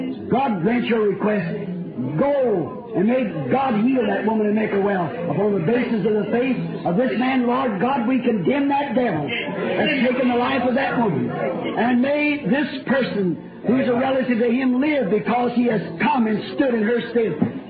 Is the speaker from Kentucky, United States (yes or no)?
yes; Burksville, Kentucky, United States; I'm from Burksville, Kentucky.